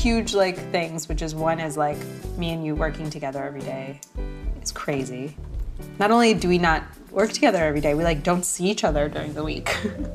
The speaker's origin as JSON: {"language": "English", "country": "Iran", "said": "Like the immigrant in me is just like, what are you thinking? We came from Iran."}